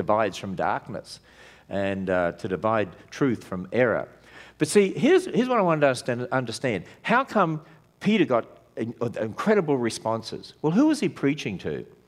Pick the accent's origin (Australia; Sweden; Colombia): Australia; moved away as an adult; also born or lived in California; now in United States; I and my wife first came over from Australia, you probably recognize I have a deep southern accent. But we came over from Australia 27 years ago, and we lived in California, actually.